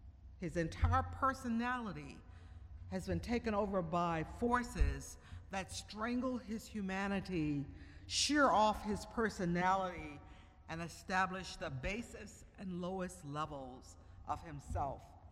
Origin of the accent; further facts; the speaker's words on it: the South, United States; And if you were born and raised in the South, like I was, you also have a nickname, a name that only a few close friends and family use.